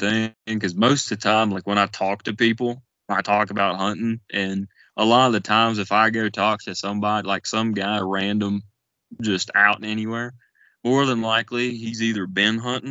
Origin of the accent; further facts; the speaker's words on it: Virginia, United States; Well, I'm from the Appalachian Mountains of Virginia.